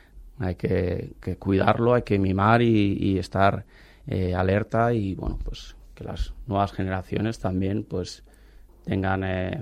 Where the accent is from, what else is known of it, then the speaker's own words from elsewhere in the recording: Valencian Community, Spain; como todo valenciano y español que hemos estado apoyando voluntariado de alguna manera